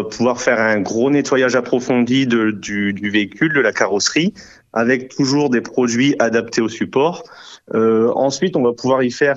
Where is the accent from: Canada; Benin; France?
France; Fourmies, Hauts-de-France; j'étais dans la Marne pendant plus de 11 ans et j'ai décidé, en fait, pour me rapprocher de la famille, de revenir à mes origines, car je suis originaire de Fourmi.